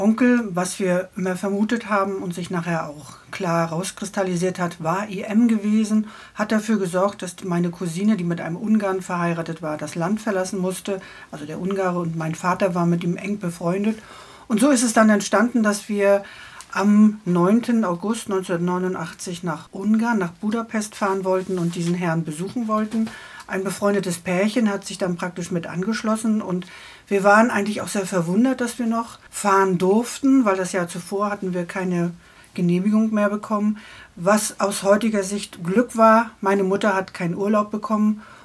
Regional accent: Rostock, Mecklenburg-Vorpommern, Germany; born there; ich bin gebürtige Rostockerin, lebe jetzt seit vielen Jahren wieder hier. Ich bin 1989 ausgereist

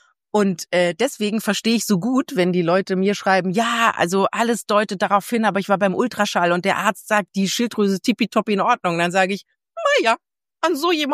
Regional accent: Germany; ich werde nie Ihre Patientin werden, ich komme aus Deutschland, ich habe Hashimoto, ich komme damit nicht klar.

